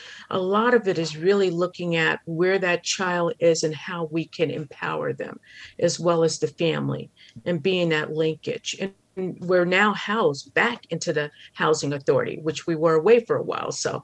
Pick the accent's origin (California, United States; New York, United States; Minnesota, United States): New York, United States; I grew up in New York, still had a great relationship with the founders.